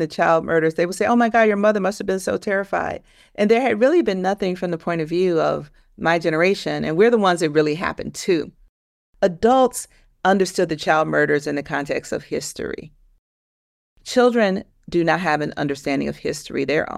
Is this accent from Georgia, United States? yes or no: yes; Atlanta, Georgia, United States; I grew up in an all-Black Atlanta. I grew up in Southwest Atlanta, where everyone was Black.